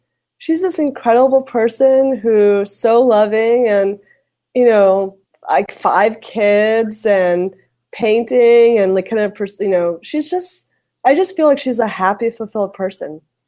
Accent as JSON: {"language": "English", "region": "New York", "country": "United States", "lives_now": "San Francisco, United States", "said": "I love living in San Francisco. I'm a New Yorker, but, like, I just adore San Francisco"}